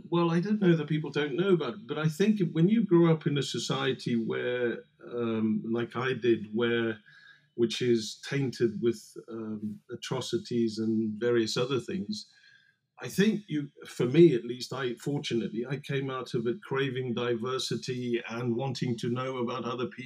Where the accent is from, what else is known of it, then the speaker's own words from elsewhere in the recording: South Africa; And as you may or may not know, I grew up in South Africa.